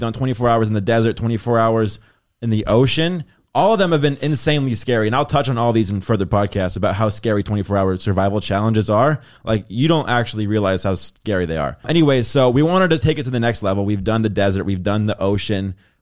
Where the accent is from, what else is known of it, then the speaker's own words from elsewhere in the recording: Hawaii, United States; So I was like, what better place to go than Hawaii? Because I grew up in Hawaii.